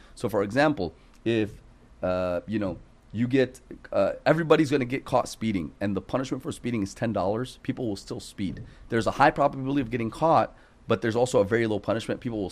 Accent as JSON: {"language": "English", "country": "United States", "tie": "born or raised there", "said": "because growing up in America, it's easy to feel tempted and seduced."}